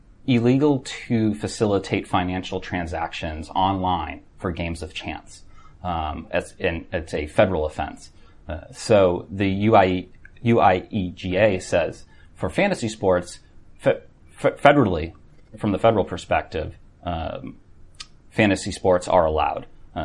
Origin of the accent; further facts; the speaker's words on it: Boston, Massachusetts, United States; So I was born and raised in Boston.